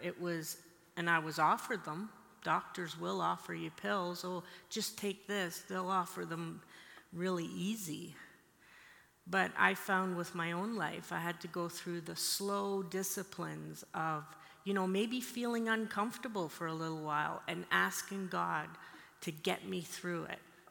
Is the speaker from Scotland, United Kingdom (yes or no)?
yes; Scotland, United Kingdom; I'm from Scotland, I go back there often